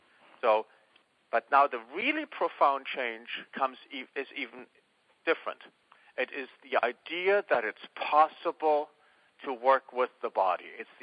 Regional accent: Germany; English is a second language; I'm from Germany originally.

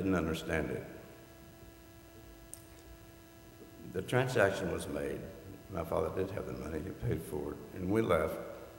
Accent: Knoxville, Tennessee, United States; I grew up in East Tennessee, Knoxville, Tennessee.

